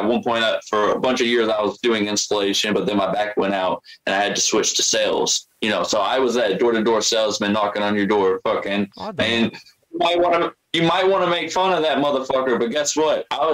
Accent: Kentucky, United States; I have ADHD and I'm from Kentucky, so my fucking education level is not the highest in general.

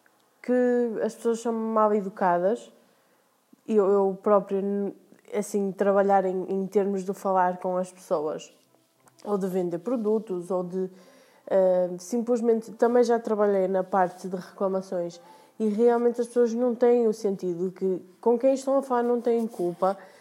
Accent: Porto, Portugal; tenho 22 anos, venho do Porto, trabalho em call center já há algum tempo.

